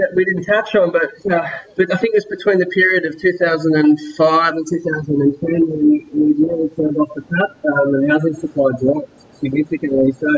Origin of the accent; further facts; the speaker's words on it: New South Wales, Australia; I grew up in the Blue Mountains, which is, about 100 k's west of Sydney, up in the World Heritage National Park up there. Pretty idyllic place to live as a kid and grow up.